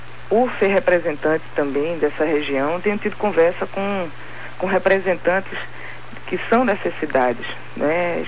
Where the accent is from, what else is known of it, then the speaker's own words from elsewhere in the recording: Caruaru, Pernambuco, Brazil; Eu venho de Caruaru